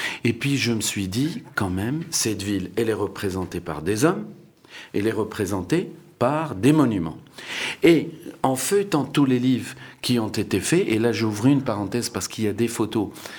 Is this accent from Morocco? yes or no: yes; Morocco; Bien sûr, on a eu des choses en tant que Marocain que je ne peux pas accepter.